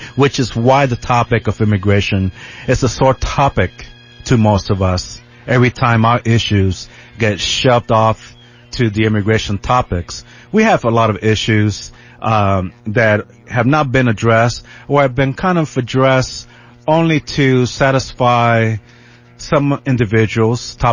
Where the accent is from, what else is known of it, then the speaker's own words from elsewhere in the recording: New York, United States; born there; also born or lived in San Francisco; Okay, well, I'm from San Francisco, last place I lived for 20-something years. No. But where are you really from? So I go like, okay, I was born in New York.